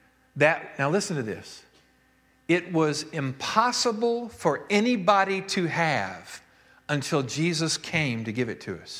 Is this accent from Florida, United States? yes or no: no; Texas, United States; my parents moved to Texas to attend seminary and just never got back. So some of us born and bred in Texas, but all of our family were here.